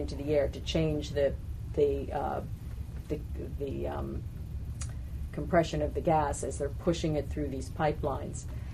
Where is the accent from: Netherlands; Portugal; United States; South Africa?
United States; North Salem, New York; I'm from North Salem, and there's a compressor station near us